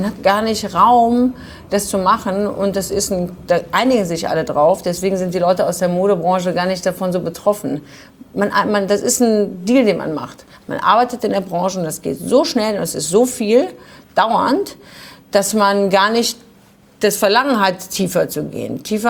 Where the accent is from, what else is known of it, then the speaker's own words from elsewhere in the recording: Düsseldorf, North Rhine-Westphalia, Germany; born there; ich bin in Düsseldorf geboren und war das erste Mal mit 14 auf einer großen Modemesse.